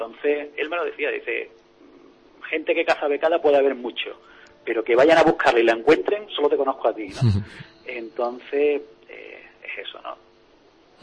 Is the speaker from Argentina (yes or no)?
no; Málaga, Andalusia, Spain; yo soy de Málaga y hago salgo a cazar en Málaga, lo que es la provincia de Málaga.